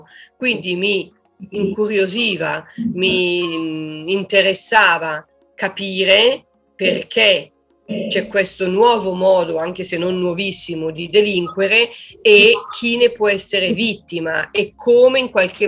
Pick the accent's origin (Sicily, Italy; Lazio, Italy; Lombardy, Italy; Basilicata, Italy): Lombardy, Italy; Ferno; dico che sono una giallista e una giallista può vivere solo in Ferno. Però scherzo anche con il nome del mio paese per un'altra cosa, perché io vivo in un cinema ristrutturato.